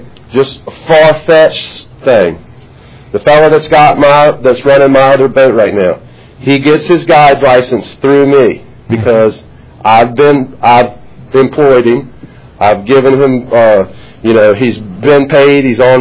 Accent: North Carolina, United States; We're all guys from North Carolina.

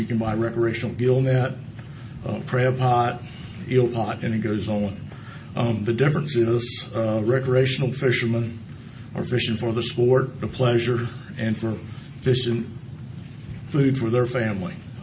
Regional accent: Virginia, United States; I'm from Atchipunga, Virginia, over on the Eastern Shore.

